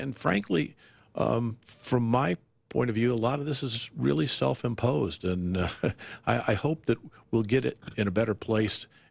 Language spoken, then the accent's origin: English; Arizona, United States; also born or lived in Chicago; I grew up in Arizona, so I really missed the sunshine. I was living in Chicago for a long time